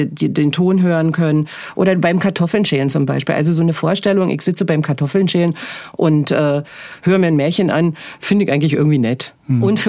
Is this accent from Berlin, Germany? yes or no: yes; Berlin, Germany; now in Tübingen, Germany; Berlin ist ja so ein bisschen meine Heimatstadt. Da bin ich geboren. Und ich lebe jetzt im Osten, genau. Ich lebe jetzt seit 15 Jahren hier in Tübingen